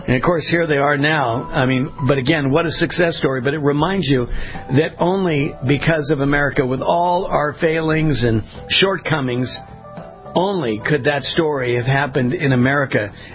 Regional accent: California, United States; I grew up in Southern California, was aware in part of the danger of being in some of these communities, Compton and Watts and that.

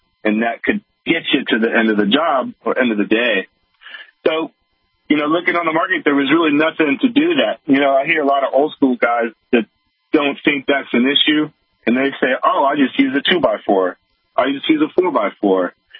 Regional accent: San Francisco, California, United States; We're out of the Bay Area, born and raised in San Francisco.

